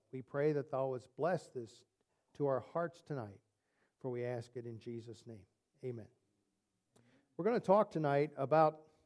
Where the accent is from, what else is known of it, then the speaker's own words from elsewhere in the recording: Collingswood, New Jersey, United States; We grew up together. We have known each other since the third grade. And so we are both from New Jersey, from Collingswood.